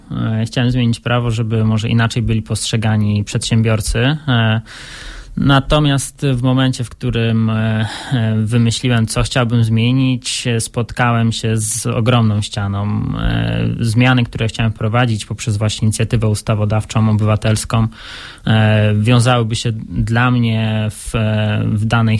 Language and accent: Polish; Sulechów, Lubusz Voivodeship, Poland; Ja jestem z Sulechowa i mamy działalność na razie w moim miejscu zamieszkania.